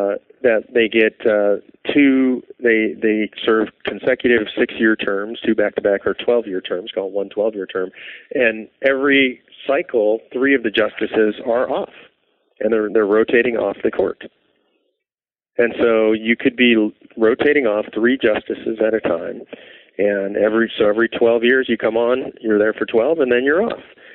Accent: California, United States; So, yeah, I come from California, a little bit wacky out here in the West.

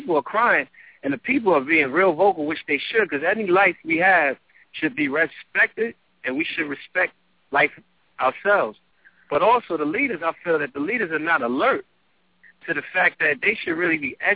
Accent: New York, United States; like I'm from New York, so I've seen Sean Bell get hit 47 times

